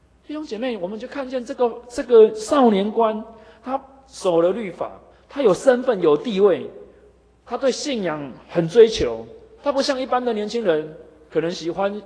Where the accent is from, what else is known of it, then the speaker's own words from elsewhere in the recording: Keelung, Taiwan; 我小时候住在基隆